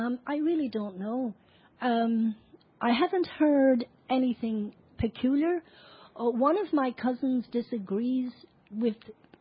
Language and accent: English; Connacht, Ireland; And as soon as the people heard I was from Mayo, they said, well, now you have to start teaching Irish.